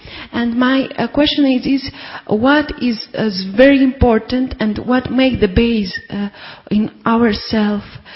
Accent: Moldova; English is a second language; I'm from Moldova, I'm first time, and I have a question.

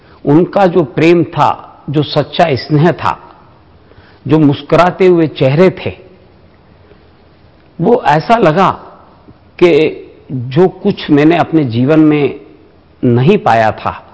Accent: Indore, Madhya Pradesh, India; मैं इंदौर मध्य प्रदेश का रहने वाला हूं।

